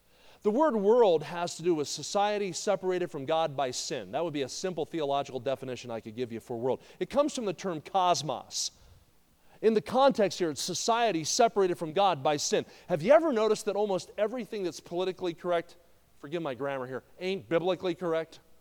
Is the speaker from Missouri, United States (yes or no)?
yes; Kansas City, Missouri, United States; I'm from Kansas City, Missouri, my home church, Eagle Heights Baptist Church.